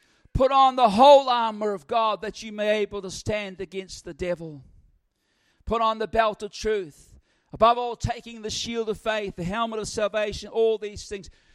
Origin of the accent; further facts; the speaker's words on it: Dunedin, Otago, New Zealand; born there; I was born in Dunedin.